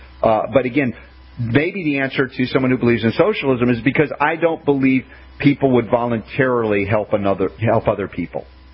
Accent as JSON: {"language": "English", "region": "Deep South", "country": "United States", "tie": "born or raised there", "said": "I grew up in the Deep South much of my life, back in the 60s and the 70s in particular, or earlier."}